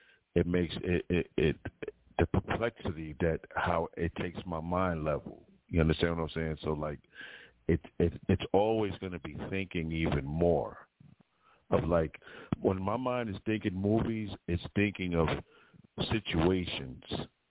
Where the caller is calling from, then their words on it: Brooklyn, New York, United States; I'm calling from Brooklyn.